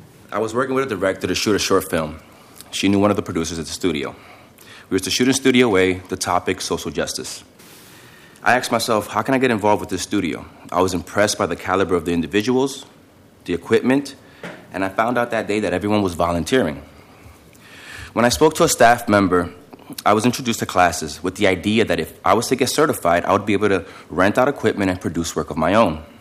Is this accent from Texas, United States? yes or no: no; New York City, New York, United States; Thank you for giving me the opportunity to speak with you guys today. I'm from New York City, the capital of the world, as they say, city of doors.